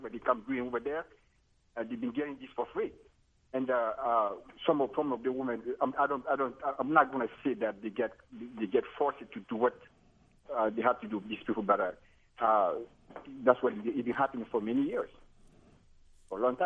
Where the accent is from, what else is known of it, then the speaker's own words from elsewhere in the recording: Guinea; now in Baltimore, United States; I'm an immigrant from Guinea. I live here in Baltimore. I've been here for 30 years, but I do business in Guinea.